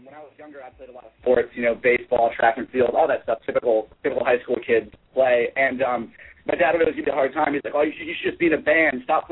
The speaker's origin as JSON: {"language": "English", "region": "Connecticut", "country": "United States", "tie": "born or raised there", "said": "My hometown is Connecticut. I spend most of my time living in the city. I split an apartment up there with a few friends of mine. And, pretty much Connecticut is where I'm from."}